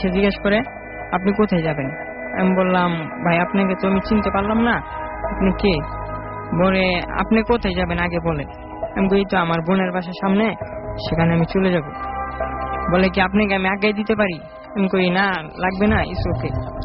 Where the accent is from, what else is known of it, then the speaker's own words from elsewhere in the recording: Dhaka, Dhaka Division, Bangladesh; আমি বংশাল থেকে আসছি, পুরান ঢাকা থেকে।